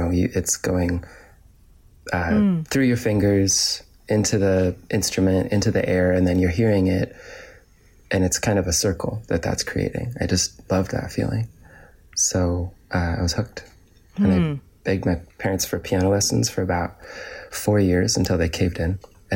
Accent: Gearhart, Oregon, United States; born or raised there

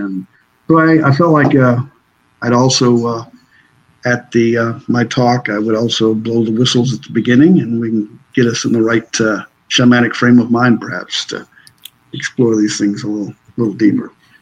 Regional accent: Maine, United States; I'm originally from Maine. I'm a true maniac, see.

